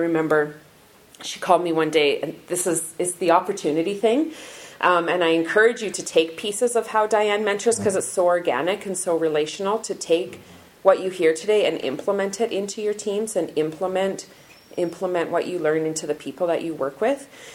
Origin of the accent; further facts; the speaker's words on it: Cranbrook, British Columbia, Canada; Yeah, I am from Cranbrook, from Connect Church.